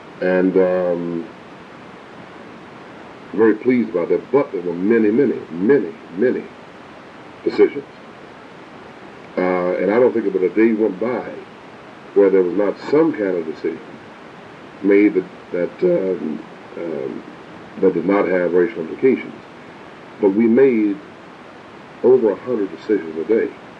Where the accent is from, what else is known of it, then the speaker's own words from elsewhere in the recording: Atlanta, Georgia, United States; I grew up in Atlanta where police brutality was the number one issue.